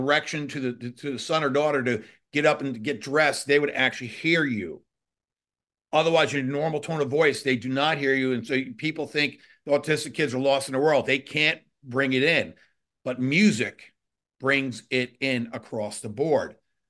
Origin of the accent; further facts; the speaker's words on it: United States; first language Norwegian; English is a second language; Probably because my parents were Norwegian and I grew up in America and my parents spoke half Norwegian, half English growing up. So my English wasn't great as a, in my first 20 years